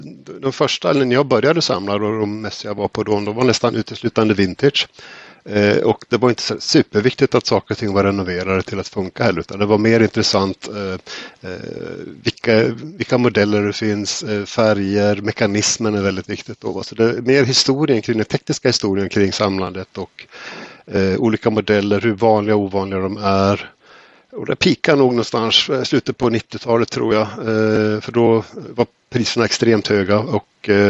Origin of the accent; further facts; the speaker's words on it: Sandviken, Gävleborg County, Sweden; Jag är från Sandviken och där finns det en bokhandel.